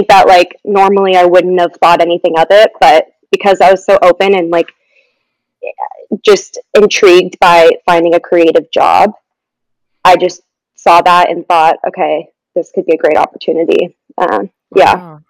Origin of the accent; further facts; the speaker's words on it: San Diego, California, United States; Yeah, so I grew up in San Diego, California. I went to Torrey Pines High School.